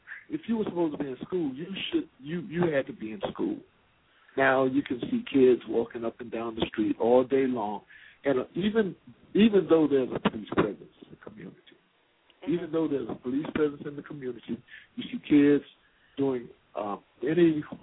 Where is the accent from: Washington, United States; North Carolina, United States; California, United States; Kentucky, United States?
North Carolina, United States; also born or lived in Atlanta; I remember very little for the police to do in the community that I grew up in North Carolina. And in Atlanta, when we moved to Atlanta in 65